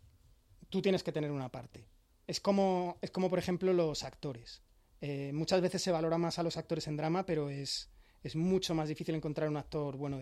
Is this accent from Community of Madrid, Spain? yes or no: yes; Alcorcón, Community of Madrid, Spain; No, soy de Alcorcón y en esta novela también he querido hacer un poquito de homenaje